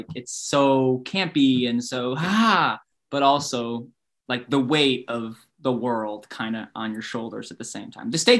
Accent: Rhode Island, United States; I'm from the East Coast. I'm from Rhode Island.

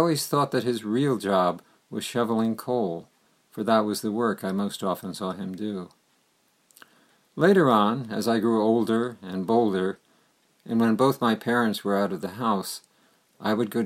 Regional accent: New Jersey, United States; When I was growing up in New Jersey in the 1940s, I lived with my family in a house that was heated, as were most houses in the Northeast then, with coal.

